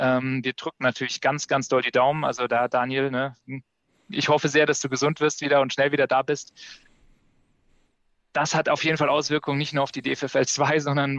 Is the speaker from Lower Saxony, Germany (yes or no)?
no; Kelkheim, Hesse, Germany; ich komme ja aus Kelkheim